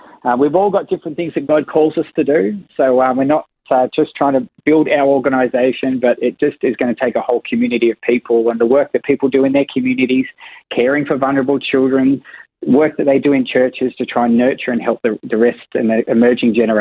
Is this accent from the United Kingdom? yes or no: no; Australia; So I grew up in Australia